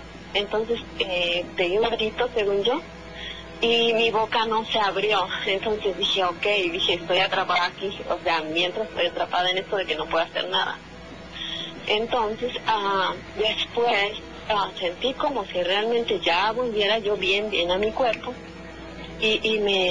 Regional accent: Hidalgo, Mexico; yo soy de Hidalgo.

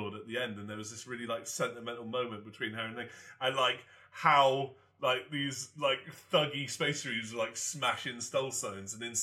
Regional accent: United Kingdom; As being British, I sometimes feel quite ashamed of my country

